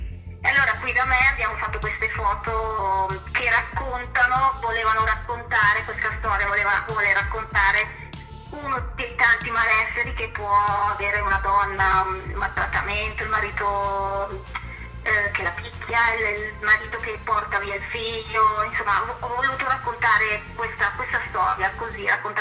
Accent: Vigevano, Lombardy, Italy; ho 46 anni, la mia passione per la fotografia arriva tardissimo, 5 anni fa, sono di Vigevano che è in provincia di Pavia, quindi sono un po' distante da voi.

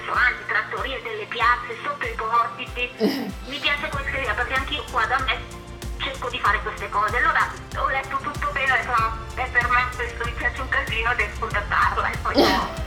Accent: Vigevano, Lombardy, Italy; ho 46 anni, la mia passione per la fotografia arriva tardissimo, 5 anni fa, sono di Vigevano che è in provincia di Pavia, quindi sono un po' distante da voi.

